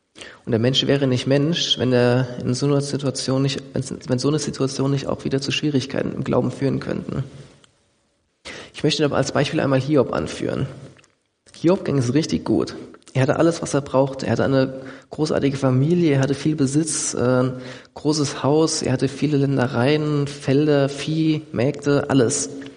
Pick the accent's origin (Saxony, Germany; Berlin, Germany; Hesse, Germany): Hesse, Germany; Dillenburg; Oder in meinem Heimatort Dillenburg, wo ich ursprünglich herkomme, gibt es, glaube ich, 6 Metzgereien, 7 Bäckereien, 3 Supermärkte